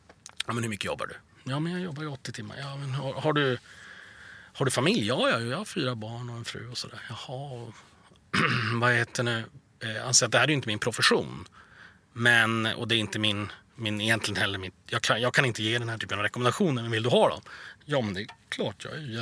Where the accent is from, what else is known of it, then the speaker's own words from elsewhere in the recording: Sweden; säger det var som waste att jag var svensk